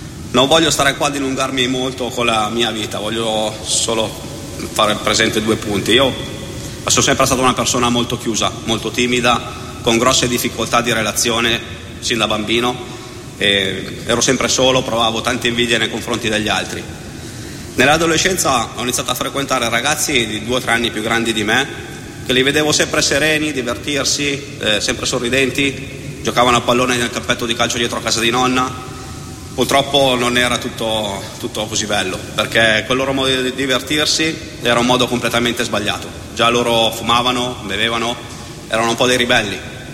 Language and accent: Italian; Piedmont, Italy; Io vengo da un piccolo paese della provincia di Novara.